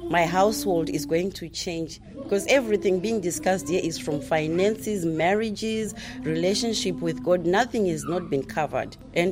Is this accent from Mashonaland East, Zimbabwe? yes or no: no; Mabvuku, Harare, Zimbabwe; English is a second language; I'm from Zimbabwe, Harare, Masasa Park. I grew up in Mavuku.